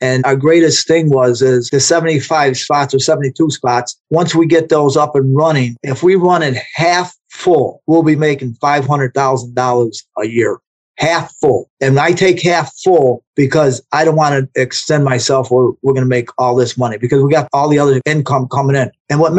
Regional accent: Chicago, Illinois, United States; also born or lived in Florida; now in Georgia, United States; I'm originally from Chicago too. I resided in Florida for 25 years. Now I'm in Georgia.

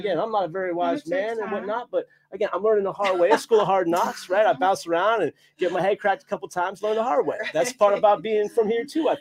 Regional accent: Boardman, Ohio, United States; I understand, but I grew up in Boardman, right? My friends went to Cheney, but we all still here.

